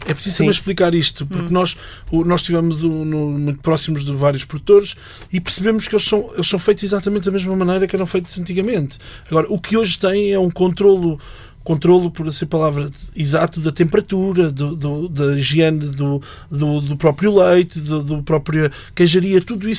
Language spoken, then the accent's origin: Portuguese; Canas de Senhorim, Viseu, Portugal; sendo da região, eu sou de Canas de Senhorinho, Mário de Nelas, de Viseu atualmente